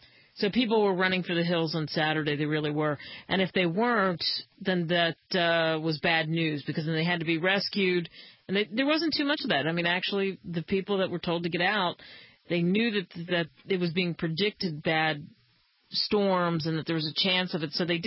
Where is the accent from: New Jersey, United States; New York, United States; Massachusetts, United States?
New Jersey, United States; Remember, I'm from South Jersey, in case you're curious.